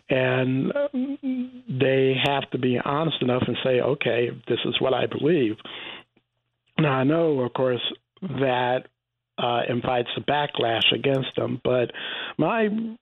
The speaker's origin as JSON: {"language": "English", "town": "Richmond", "region": "Virginia", "country": "United States", "tie": "born or raised there", "said": "And in my hometown of Richmond, Virginia, of course, for anyone who's been there, you know there is a avenue, Monument Avenue"}